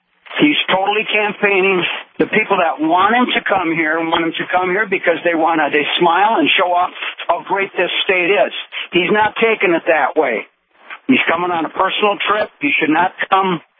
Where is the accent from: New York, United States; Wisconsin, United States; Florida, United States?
Wisconsin, United States; now in North Dakota, United States; I'm an immigrant from Wisconsin. I've been here 1 year driving this truck.